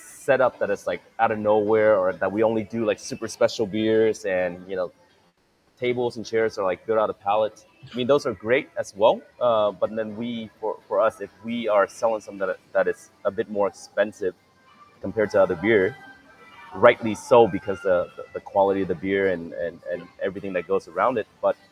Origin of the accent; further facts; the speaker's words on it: San Diego, California, United States; now in Vietnam; it also helps that I grew up in San Diego